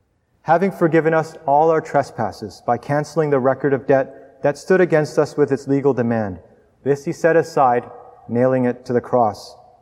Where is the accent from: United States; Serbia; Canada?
Canada; I'm Canadian, of course.